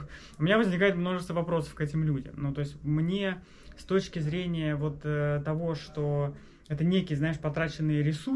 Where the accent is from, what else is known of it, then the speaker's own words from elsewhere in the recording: Saint Petersburg, Russia; now in United States; Мы говорили, мы типа из Питера.